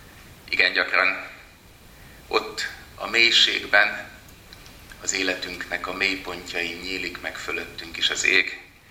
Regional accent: Hungary; nagyon sokan, akik kis Magyarországról jövünk, mindig ugyanezt éljük át

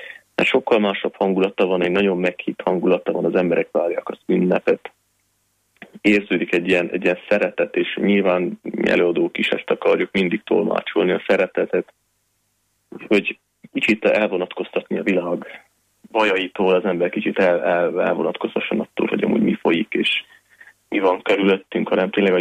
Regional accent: Székely Land, Romania; mindig nagyon büszkeséggel hirdetem azt, hogy én székely vagyok. Uh-huh. És büszke vagyok, hogy ott nőttem fel, és székelynek mondhatom magamat is.

